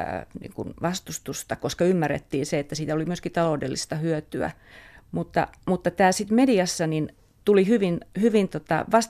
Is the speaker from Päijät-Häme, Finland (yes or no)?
no; Lammi, Kanta-Häme, Finland; No se on itse asiassa mun kotikuntani